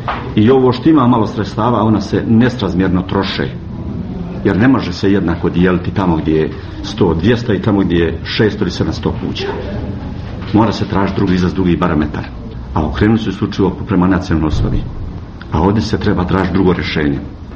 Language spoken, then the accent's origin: Serbian; Mostar, Federation of Bosnia and Herzegovina, Bosnia & Herzegovina; dolazim iz Mostara.